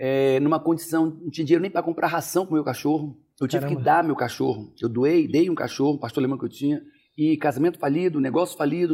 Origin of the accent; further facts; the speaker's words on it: Rio de Janeiro, Brazil; Eu vim do Rio de Janeiro